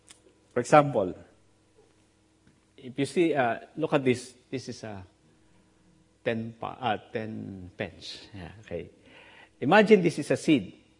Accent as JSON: {"language": "English", "country": "Philippines", "said": "Oh, Lord, thank God I'm a Filipino."}